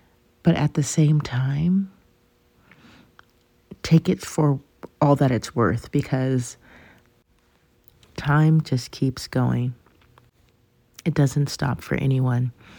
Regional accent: Los Angeles, California, United States; I have about a month left in my hometown, and people are asking me, what do I want to do? What do I want to see? Where do I want to go? And it's so funny to me, because I've done it.

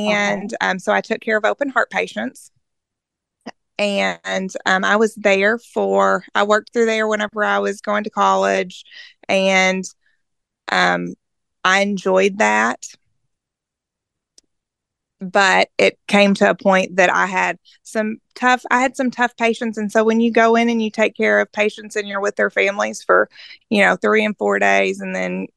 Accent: Owensboro, Kentucky, United States; I grew up in Owensboro, Kentucky. It's a small town in, Kentucky, and I was raised, by two Christian loving parents.

